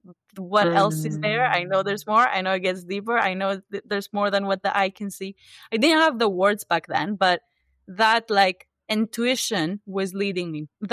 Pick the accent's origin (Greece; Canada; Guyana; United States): Greece; first language Greek; English is a second language; so I studied psychology, which in Greek, my native language, means the science of the psyche.